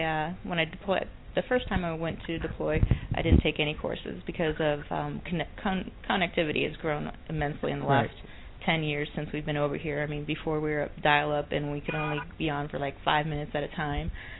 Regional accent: Arizona, United States; I've been in the Army 10 years, and I grew up in Arizona.

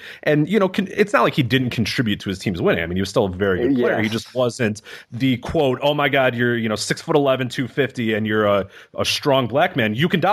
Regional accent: Chicago, Illinois, United States; I grew up in Chicago, Michael Jordan, yes, or whatever

